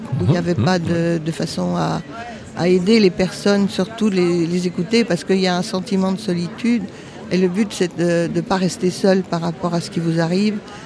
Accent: Nancy, Grand Est, France; Je suis originaire de Nancy.

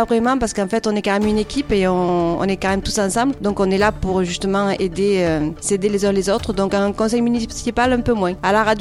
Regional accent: Aubignan, Provence-Alpes-Côte d'Azur, France; parce que je suis d'Aubignan, que je connais bien mon village

